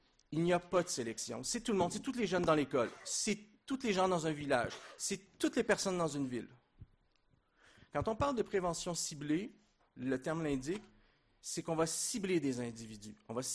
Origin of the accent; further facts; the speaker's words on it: Quebec, Canada; accent: Québécois; Des fois, j'ai un accent français. Quand je m'oublie, j'ai un accent québécois.